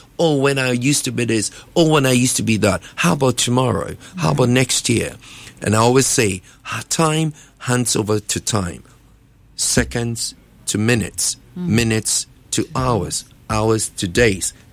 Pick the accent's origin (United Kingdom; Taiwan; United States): United Kingdom; Number one, because I'm black. Mm. Number two, because I'm British.